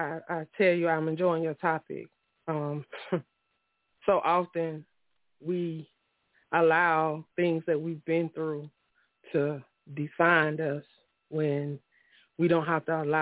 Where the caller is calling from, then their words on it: Myrtle Beach, South Carolina, United States; calling from Myrtle Beach.